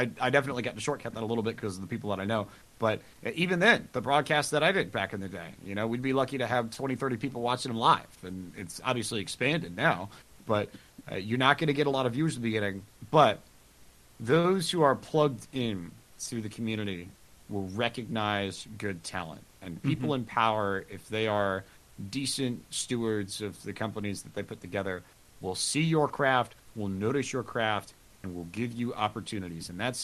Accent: Winston-Salem, North Carolina, United States; Shoot, I'm from Winston-Salem. The Winston Cup headquarters were, you know, 15 minutes from my house.

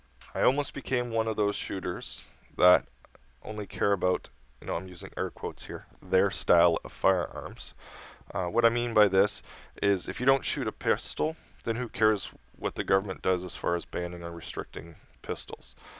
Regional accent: Canada; I'm a Canadian redneck on there. You know, I'm self-proclaimed redneck up here in Canada.

